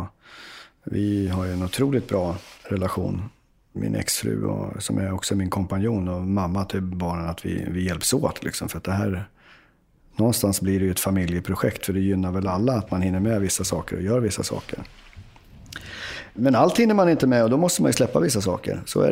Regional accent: Uppsala, Uppsala County, Sweden; och jag är ju från Uppsala, så då blev det naturligt att hålla på

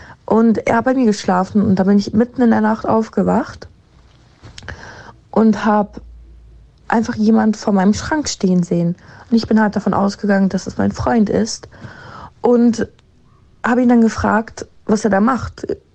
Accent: Switzerland; ich komme aus der Schweiz. Und ich bin in einem Haus aufgewachsen

